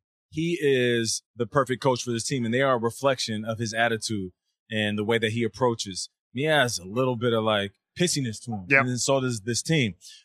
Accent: Canada; I was born in Canada. I'm Canadian.

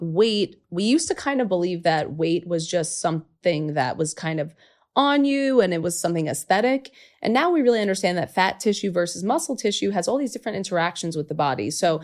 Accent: Queens, New York, United States; So I grew up in Queens, New York, super diverse, amazing place.

